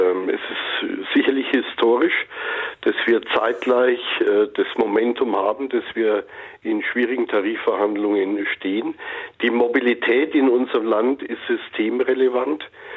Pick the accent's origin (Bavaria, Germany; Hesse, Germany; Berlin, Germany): Bavaria, Germany; Nuremberg; Ich komme aus Nürnberg